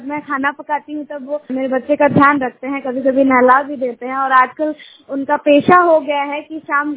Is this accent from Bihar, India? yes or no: no; Jharkhand, India; मैं पूर्वी सिंहभूम से हूँ।